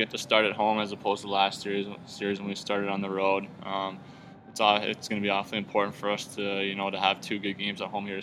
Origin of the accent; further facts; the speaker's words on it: Caledonia, Ontario, Canada; So I was born in Caledonia, Ontario, just outside of Hamilton. It's a really small community.